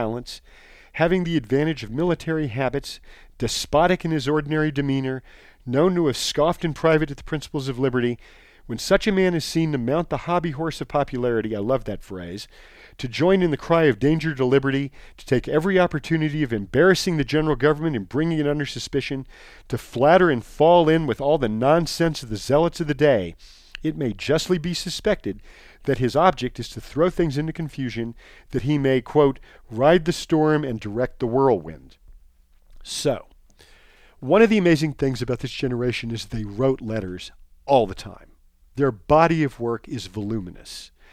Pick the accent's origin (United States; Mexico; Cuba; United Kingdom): United States; Western US; I grew up on Westerns. I love Westerns. I love Western movies, love Western literature, all things Western. I grew up in the West.